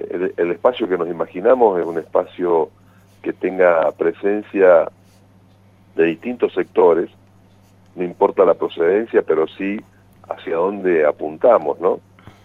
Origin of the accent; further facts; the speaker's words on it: Mendoza, Argentina; tenemos que tener la identidad claramente definida como mendocinos